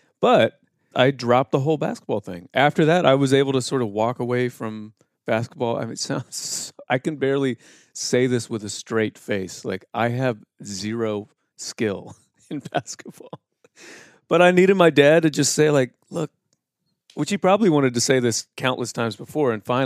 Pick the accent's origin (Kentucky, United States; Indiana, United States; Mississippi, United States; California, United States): Indiana, United States; I'm from Indiana, so everyone plays basketball.